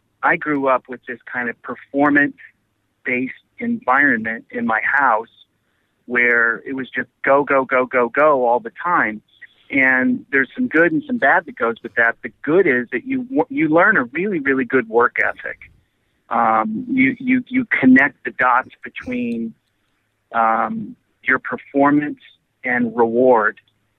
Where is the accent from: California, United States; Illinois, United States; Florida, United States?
Illinois, United States; I grew up in Illinois.